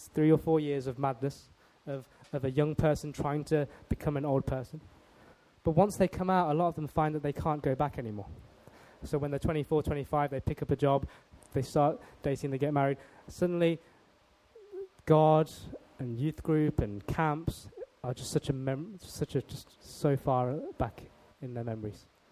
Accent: Leicester, East Midlands, United Kingdom; So we grew up in Leicester, and we had lots of friends.

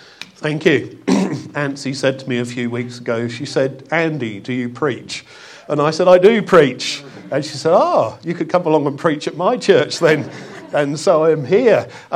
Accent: Watford, East of England, United Kingdom; Oh, I originally come from north of London from a place called Watford.

